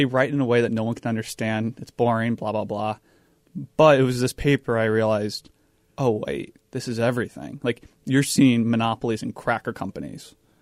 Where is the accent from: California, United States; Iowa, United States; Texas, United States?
Iowa, United States; Cedar Rapids; I'm from Cedar Rapids.